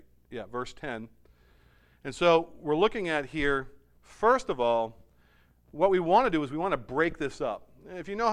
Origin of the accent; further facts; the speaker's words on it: United States; I'm an American. I love America. I have allegiance to America